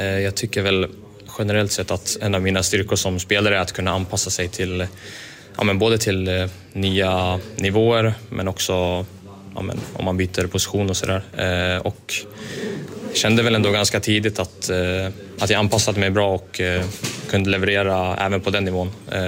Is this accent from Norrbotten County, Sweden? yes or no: no; Västerås, Västmanland County, Sweden; jag är väl kommer från Västerås från början som sagt.